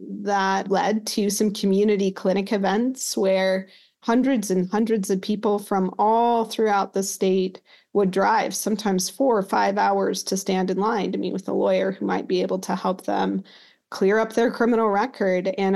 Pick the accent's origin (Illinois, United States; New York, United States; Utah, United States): Utah, United States; I grew up in Utah. My mother grew up in rural Utah.